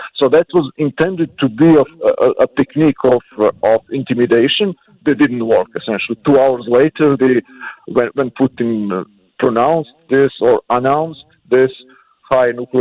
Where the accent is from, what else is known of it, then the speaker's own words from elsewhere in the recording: Serbia; I was born and raised in Serbia. That's a small country in what was former Yugoslavia